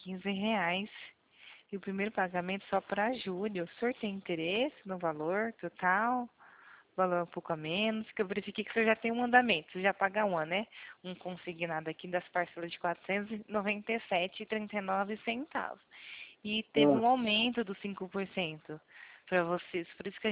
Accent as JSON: {"language": "Portuguese", "region": "São Paulo", "country": "Brazil", "said": "São Paulo, isso, de São Paulo"}